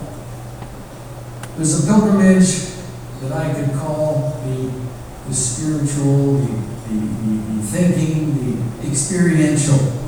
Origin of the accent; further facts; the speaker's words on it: Canada; born there; I was a Christian because I was born in Canada.